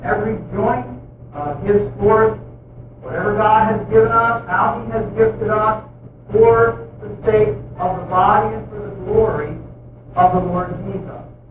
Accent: Pennsylvania, United States; I am from North Pennsylvania, 1 hour east of here.

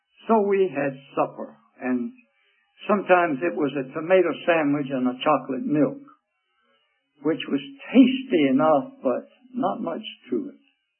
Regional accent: Augusta, Georgia, United States; I was brought up in Augusta, Georgia

